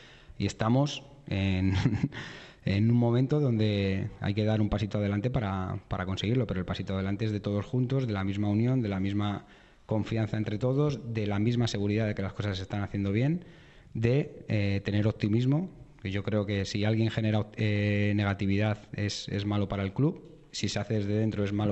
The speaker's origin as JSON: {"language": "Spanish", "town": "Madrid", "region": "Community of Madrid", "country": "Spain", "said": "soy de Vallecas, de que soy rayista"}